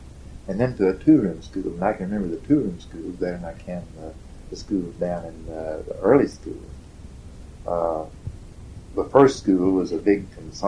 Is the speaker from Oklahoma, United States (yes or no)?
yes; Oklahoma, United States; now in Gainesville, United States; From Oklahoma.